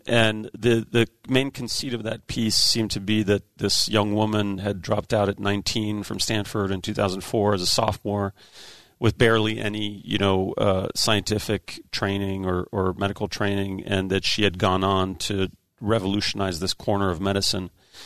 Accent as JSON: {"language": "English", "town": "Paris", "region": "Île-de-France", "country": "France", "tie": "born or raised there", "lives_now": "United States", "said": "I'm actually half French. My father is French, and I grew up in Paris. My mother is American."}